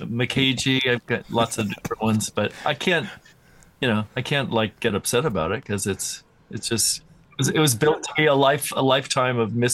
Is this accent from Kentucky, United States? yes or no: no; California, United States; also born or lived in Seattle; now in Portland, United States; Well, I'm not from either. I'm from California, pretty much. But that was I was in Seattle for 25 years